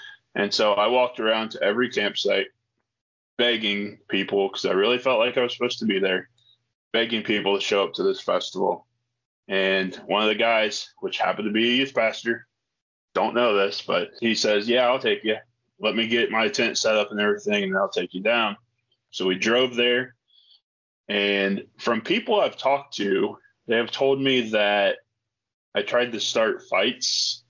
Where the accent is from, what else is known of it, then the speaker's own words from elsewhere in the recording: Ohio, United States; I grew up in Ohio. I grew up Christian mom and dad.